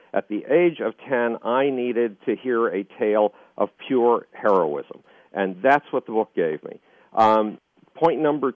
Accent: Buffalo, New York, United States; there I am very much alone in my hometown of Buffalo, New York, and it's Saturday afternoon

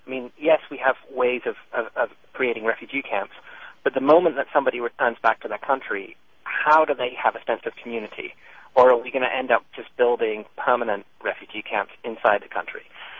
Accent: London, United Kingdom; I grew up in South London, and it was a pretty tough neighborhood.

